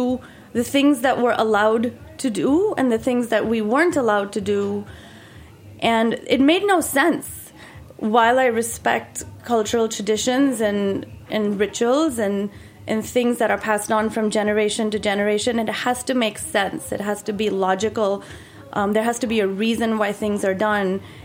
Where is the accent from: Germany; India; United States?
India; Mumbai, Maharashtra; I grew up in Bombay, which is, a big city. Lots of people, 21 million people, no farmland in sight.